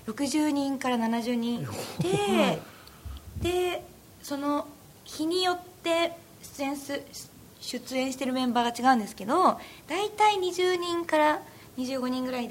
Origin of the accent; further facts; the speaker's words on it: Akita, Japan; 出身はでも秋田なんですけど。